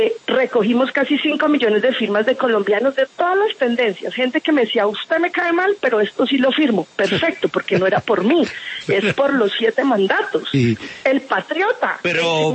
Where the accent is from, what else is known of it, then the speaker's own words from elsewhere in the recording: Colombia; La consulta anticorrupción nos une como colombianos.